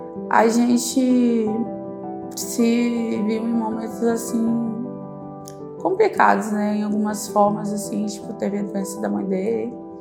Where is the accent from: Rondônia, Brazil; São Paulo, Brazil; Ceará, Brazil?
Rondônia, Brazil; Porto Velho; now in Gama, Brazil; eu sou natural de Rondônia, Porto Velho, e atualmente estou morando no Gama, no Distrito Federal.